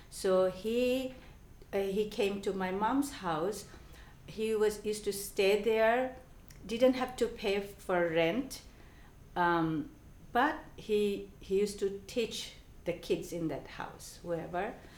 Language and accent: English; Chittagong, Chittagong Division, Bangladesh; also born or lived in Dhaka; I'm from Bangladesh, and I was born in, I was born in Chittagong, Bangladesh. Chittagong is a port city of Bangladesh. And then from there, my father moved to Dhaka.